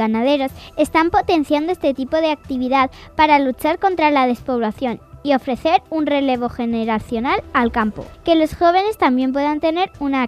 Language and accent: Spanish; La Roda, Castilla-La Mancha, Spain; Pues yo a mi pueblo, a La Roda, voy casi siempre.